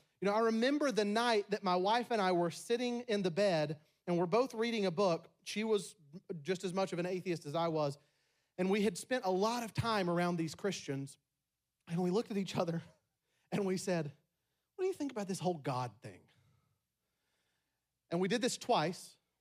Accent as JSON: {"language": "English", "region": "Tennessee", "country": "United States", "said": "I'm from Tennessee and this is the only way I know to say it"}